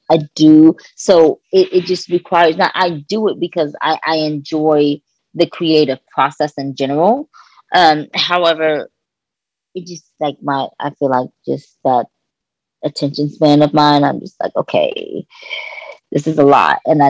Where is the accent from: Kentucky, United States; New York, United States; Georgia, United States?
Kentucky, United States; So, like I said earlier, I'm from Kentucky.